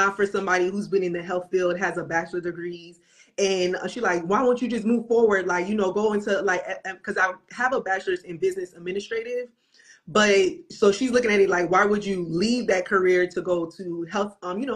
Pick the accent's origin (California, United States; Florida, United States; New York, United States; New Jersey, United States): Florida, United States; I was born and raised in Florida, but my